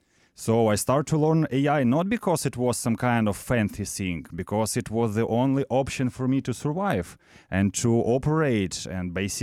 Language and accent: English; Ukraine; now in United States; when I came from Ukraine, I just have one suit. I have my wife and my kid. So I lost everything. And again, you're coming to a foreign country.